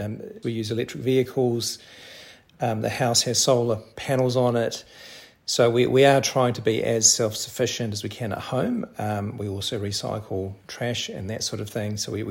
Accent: Wellington, New Zealand; also born or lived in Hong Kong / San Francisco, United States; in the United States, living in San Francisco. Before that, yes, born and bred in Wellington, and that is home. It continues to be home for me.

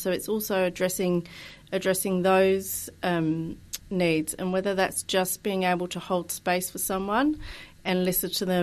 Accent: United Kingdom; now in New Zealand; I'm not originally from New Zealand. I moved over here 12 years ago from the UK, and I had to start again, finding a community, finding my people.

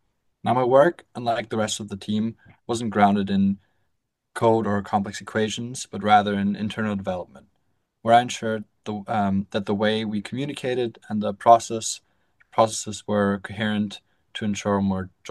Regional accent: Carinthia, Austria; also born or lived in Canada; with a background in an international school in Canada and a technical high school in Carinthia, my home state.

